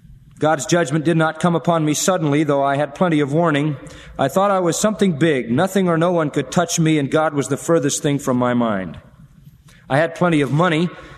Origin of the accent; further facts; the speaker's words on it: Haverstraw, New York, United States; born or raised there